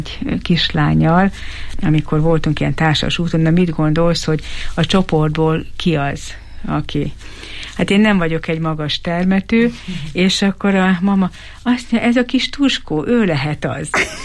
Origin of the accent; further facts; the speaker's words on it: Eger, Heves, Hungary; Én ugye Egerben nőttem fel, városban